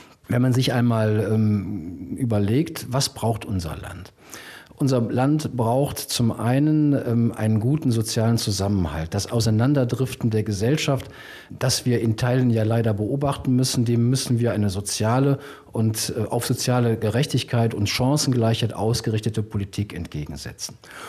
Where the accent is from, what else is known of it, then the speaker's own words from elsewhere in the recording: Rhineland, Germany; Beim Lieblingstrinken, da bin ich Rheinländer